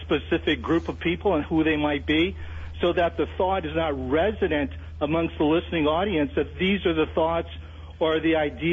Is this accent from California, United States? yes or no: no; Hawaii, United States; And I tell you, Bada, as a Hawaiian, I take offense